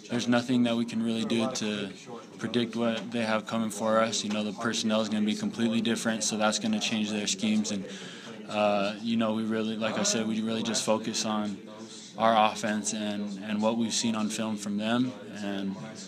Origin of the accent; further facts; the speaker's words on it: California, United States; I grew up in Central California, and everyone thought I was Mexican, so it's a lot different out here.